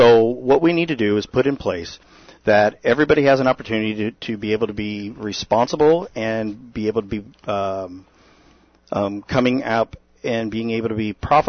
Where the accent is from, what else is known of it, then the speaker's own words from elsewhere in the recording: California, United States; And a friend of ours, when I was growing up in California, he had a boat, his dad, and we came out here.